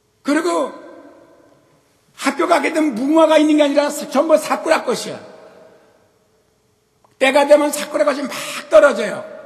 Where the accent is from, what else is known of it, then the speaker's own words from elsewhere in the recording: South Korea; 분명히 내가 한국 사람이고 한국에 있는데 일본 시민권자야 우리가. 일본의 영역에 살고 있었다 이 말이에요.